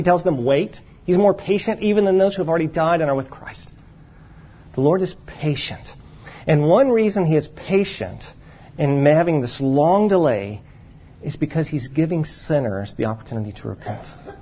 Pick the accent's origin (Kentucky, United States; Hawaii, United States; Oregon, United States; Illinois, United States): Kentucky, United States; Brian and I have a lot in common in that we're both from Kentucky, both Kentucky sports fans.